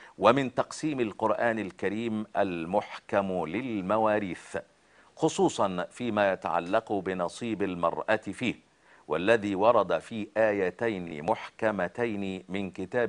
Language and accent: Arabic; Upper Egypt, Egypt